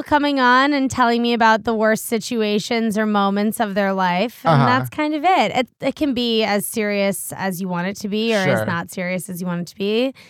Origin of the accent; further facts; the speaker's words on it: Washington, District of Columbia, United States; But I grew up in Washington, D.C., which is like the center of bro.